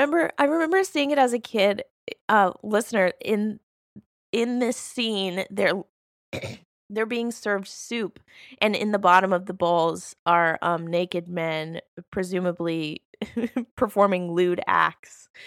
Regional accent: Alabama, United States; I watched it as a kid growing up in Alabama, right? As a queer kid who, like, would not come out for very many years.

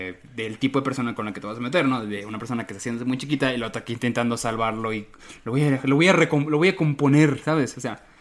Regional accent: Yucatán, Mexico; En lo personal, yo como yucateco, es cuando alguien te presenta a esa persona

